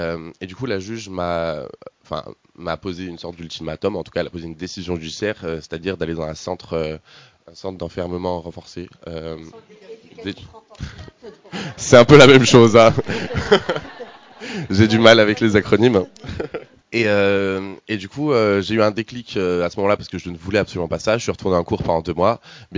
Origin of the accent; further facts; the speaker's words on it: Grenoble, Auvergne-Rhône-Alpes, France; du coup, j'ai grandi à Grenoble, ville que j'adore, ville très délinquante aussi, pour ceux qui peuvent connaître Grenoble.